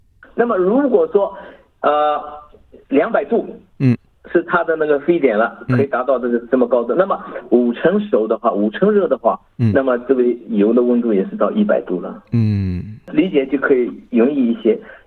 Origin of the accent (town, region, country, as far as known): China